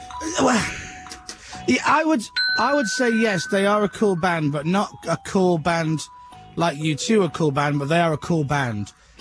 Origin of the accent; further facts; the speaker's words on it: Leeds, Yorkshire and the Humber, United Kingdom; I'm just currently watching the video of when we went back to my hometown of Leeds on Monday.